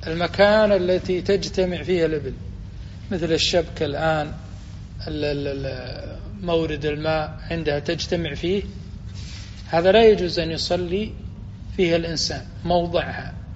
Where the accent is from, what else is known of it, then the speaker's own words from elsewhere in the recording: Kuwait; وفي المقبرة عندنا في الكويت في مقبرة